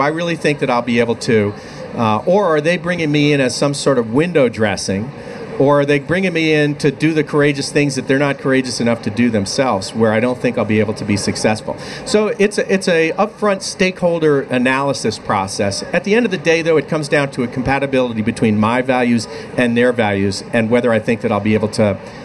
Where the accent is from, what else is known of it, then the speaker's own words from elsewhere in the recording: Ireland; Well, I'm Irish